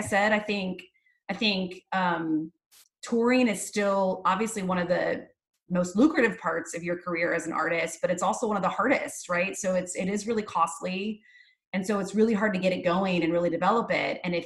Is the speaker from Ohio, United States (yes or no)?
yes; Ohio, United States; I'm originally from a little small town up in Northwest Ohio. I tell people Toledo because no one really knows my small town. I grew up on a farm. My dad's a farmer.